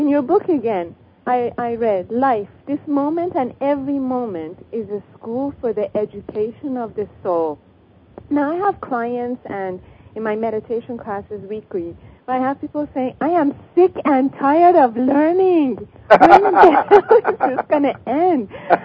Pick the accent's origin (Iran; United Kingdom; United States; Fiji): Iran; I'm originally from Iran. I'm a Jewish background, and my religion is love and oneness.